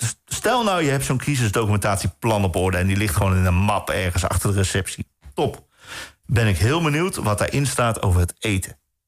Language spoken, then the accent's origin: Dutch; Netherlands; maar ik denk dat wij als Nederlanders best bereid zijn om met elkaar te praten.